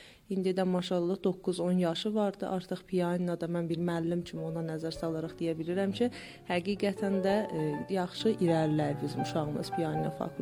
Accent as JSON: {"language": "Azerbaijani", "region": "Nakhchivan", "country": "Azerbaijan", "moved": "yes", "said": "Azərbaycan Respublikasından gəlmişəm bura, Naxçıvan şəhərində doğulmuşam."}